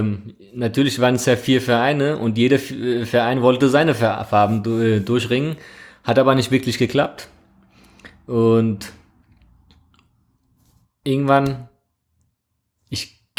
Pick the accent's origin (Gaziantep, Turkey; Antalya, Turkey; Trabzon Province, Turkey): Trabzon Province, Turkey; Trabzon; Genau, ich bin ursprünglich aus Trabzon, aus der Schwarzmeerküstenstadt in der Türkei, Grenzgebiet Georgien.